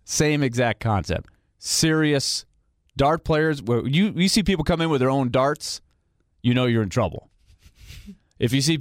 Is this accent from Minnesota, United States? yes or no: no; Orlando, Florida, United States; And there was one called Pirate's Cove when I was growing up in Orlando.